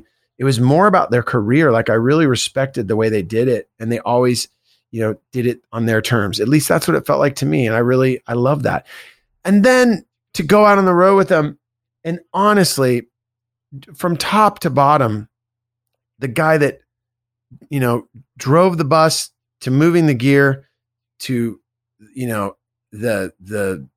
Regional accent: California, United States; it meant more to me to be on that tour because of growing up in the Bay Area.

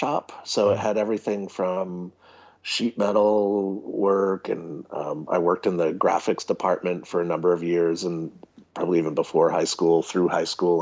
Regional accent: Rhode Island, United States; I grew up in a small fabrication shop and I grew up in Rhode Island as well.

